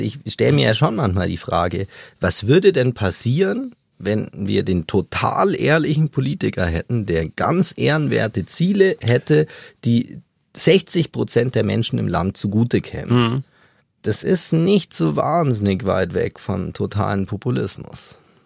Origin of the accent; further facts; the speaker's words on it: Memmingen, Bavaria, Germany; now in Munich, Germany; Bei Memmingen, im Allgäu, der auch in München lebt